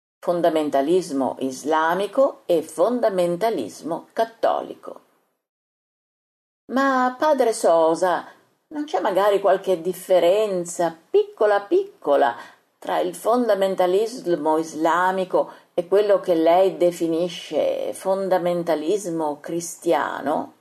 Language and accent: Italian; Venezuela; Pensi un po', per me, venezuelano, una stessa parola può avere un significato diverso se detta da uno spagnolo.